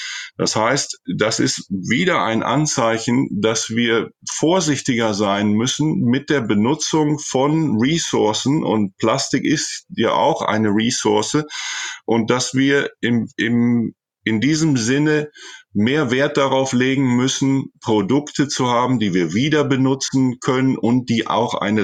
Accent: Germany; now in Chile; viele Dinge, die ich hier in Chile beobachte, erinnern mich an meine Jugend in Deutschland, an meine Kindheit in Deutschland.

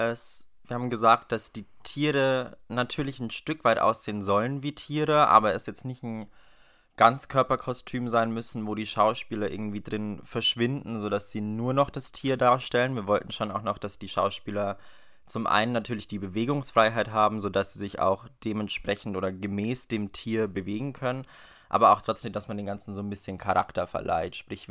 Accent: Regensburg, Bavaria, Germany; now in Hamburg, Germany; Ich komme aus Regensburg, studiere aber derzeit Modedesign in Hamburg

